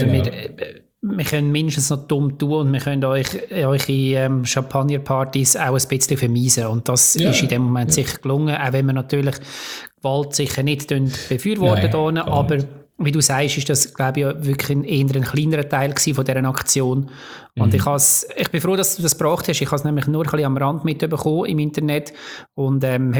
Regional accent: Lucerne, Switzerland; dass ich als Luzerner natürlich mal Freude gehabt habe am Sieg von Luzern.

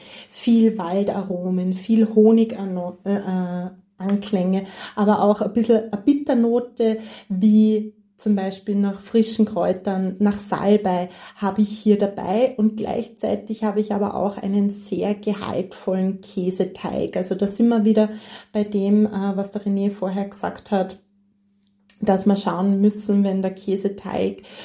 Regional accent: Upper Austria, Austria; now in Tyrol, Austria; Also man hört ja auch heraus, ich bin ursprünglich nicht aus Tirol, ich bin aus Oberösterreich und erst als ich vor 15 Jahren hierher gezogen bin

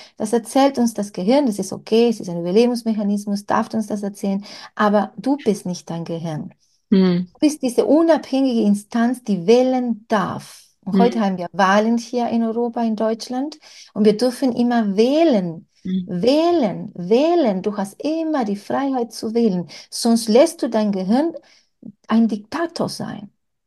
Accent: Uruguay; now in Mallorca, Spain; Ich komme aus Südamerika, ich wohne auf Mallorca in Spanien. Und wir haben, Südländer haben wir in Spanien, Italien, woher meine Familie kommt, Uruguay, wo ich geboren bin

